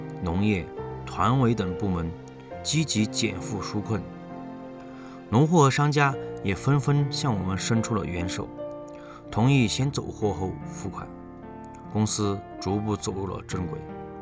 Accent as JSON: {"language": "Chinese", "town": "Shilong", "region": "Sichuan", "country": "China", "tie": "born or raised there", "said": "我的家乡在梁山州冕宁县石龙镇，一个有着深厚红色文化底蕴的地方。"}